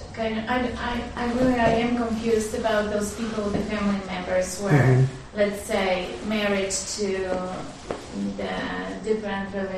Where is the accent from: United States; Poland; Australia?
Poland; English is a second language; I'm from Poland